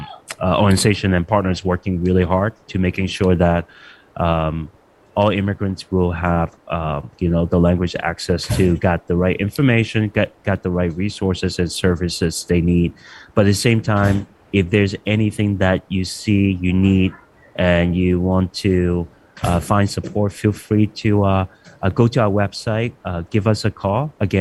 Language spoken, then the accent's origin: English; Hong Kong; I think China and also my hometown, Hong Kong, there will be shelter in place.